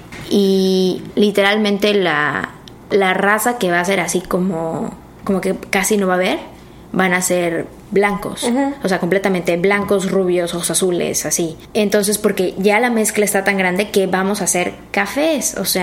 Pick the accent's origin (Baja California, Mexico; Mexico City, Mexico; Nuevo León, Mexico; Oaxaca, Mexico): Mexico City, Mexico; al menos yo nací y crecí en México, en la Ciudad de México.